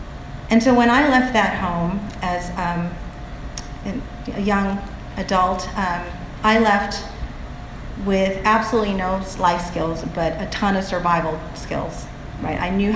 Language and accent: English; Los Angeles, California, United States; I'm from LA, I'm from the Barrio, we don't do that.